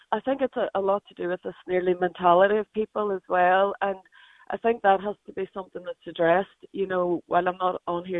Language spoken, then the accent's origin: English; Muff, Ulster, Ireland; Well, like I'm from Muff most of my life and it's always to me been a very peaceful and fairly quiet place to live